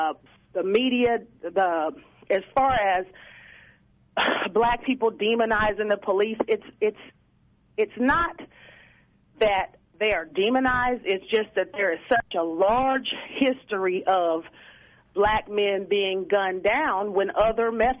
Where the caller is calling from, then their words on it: Kansas, United States; I'm calling from Wyandotte County.